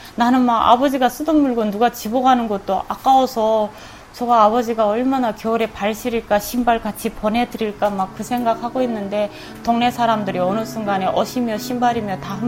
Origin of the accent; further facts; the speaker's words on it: North Korea; moved away; 내가 북한에서 살았을 때는